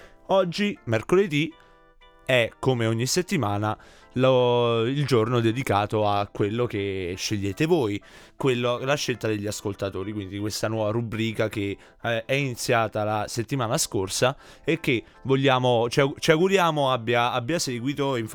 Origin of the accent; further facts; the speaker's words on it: Campobasso, Molise, Italy; io da dove vengo, io sono di Campobasso, non è diciamo il posto più caldo del mondo Campobasso